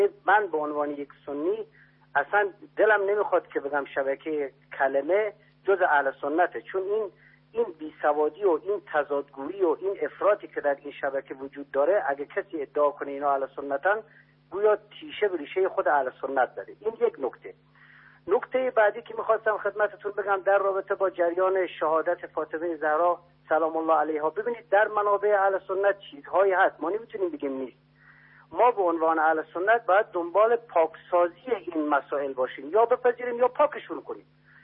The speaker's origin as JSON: {"language": "Persian", "country": "Iran", "said": "ما همه ایرانی هستیم"}